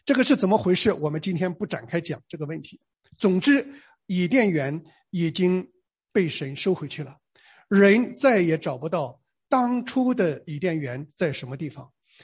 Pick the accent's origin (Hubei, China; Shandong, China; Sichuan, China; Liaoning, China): Shandong, China; 我小的时候在山东农村啊，我们不叫蛇，我们叫长虫啊